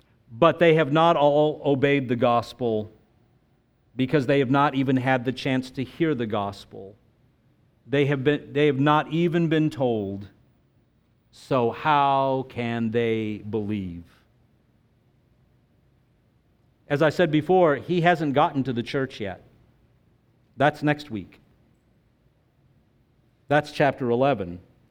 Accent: United States; I mean, they knew that I was from the United States

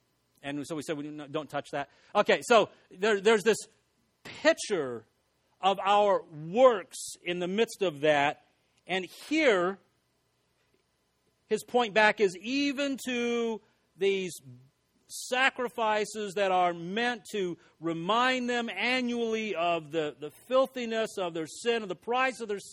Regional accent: El Paso, Texas, United States; And I grew up in El Paso, Texas.

